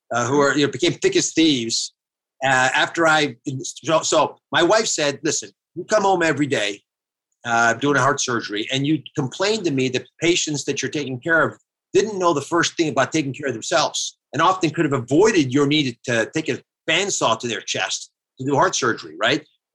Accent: Wilmington, Delaware, United States; Well, once he had a bunch of kids, he had to educate us, and we grew up in Wilmington, Delaware.

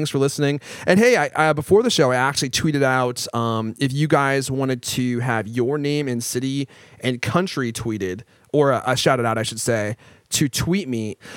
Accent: Redmond, Washington, United States; Actually, I grew up in Redmond, Washington. That's kind of a coincidence.

